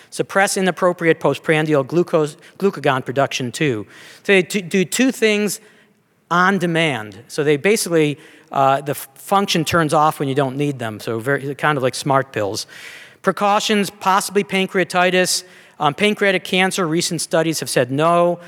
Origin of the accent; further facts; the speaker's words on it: Salisbury, Maryland, United States; I come from Salisbury, Maryland, where there's a lot of watermen catching crabs.